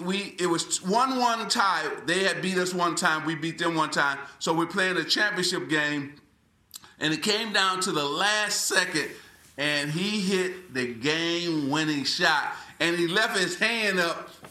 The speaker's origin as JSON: {"language": "English", "town": "Lansing", "region": "Michigan", "country": "United States", "tie": "born or raised there", "said": "And then growing up in Lansing, Michigan, my father working for General Motors for 30 years, my mother working in the school cafeteria"}